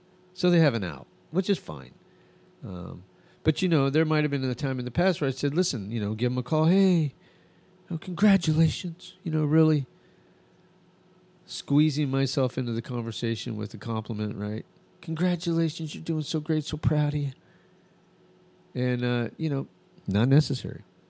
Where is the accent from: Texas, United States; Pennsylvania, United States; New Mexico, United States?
New Mexico, United States; Albuquerque; I grew up in Albuquerque